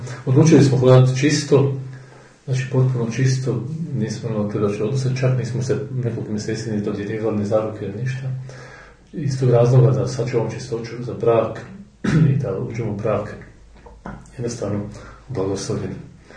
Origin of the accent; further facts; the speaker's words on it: Andrijevci, Brod-Posavina County, Croatia; ja sam bio iz Zadnjih Andrijevaca, to je pored Slavonskog Broda, na Žakova.